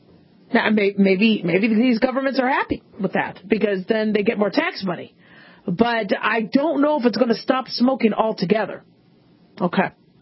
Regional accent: Phoenix, Arizona, United States; now in Las Vegas, United States; when I grew up in Phoenix

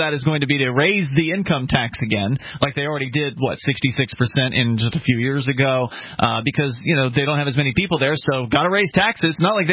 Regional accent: Florida, United States; because I'm from Florida, and, you know, I get cold if it's, like, below 70 degrees.

